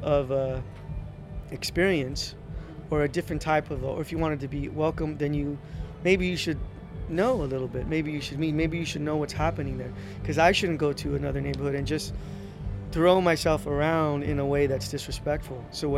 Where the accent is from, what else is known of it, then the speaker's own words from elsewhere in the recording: Los Angeles, California, United States; because I'm a Chicano from Boyle Heights who goes anywhere I want. And when I meet kids where I grew up and I say, you can